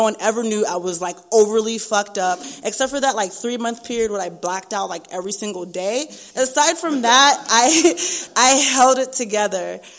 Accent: Zimbabwe; born there; I was born in Zimbabwe to a super strict African family, obviously Zimbabwe. My father was a pastor.

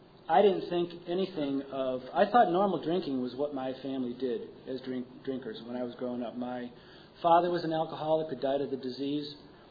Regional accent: Niagara Falls, New York, United States; Growing up in Niagara Falls in the 1950s was a trip. It really was. I lived on the corner of 25th and Welch Avenue in Niagara Falls, New York.

